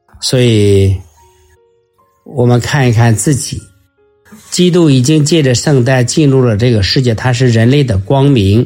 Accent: China; 虽然我们中国人不怎么样过阳历年啊

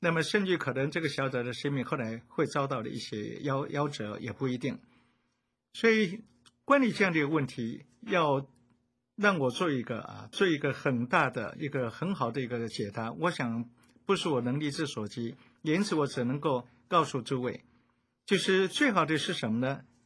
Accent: China; 而且还有我们中国人就是多子多孙啊

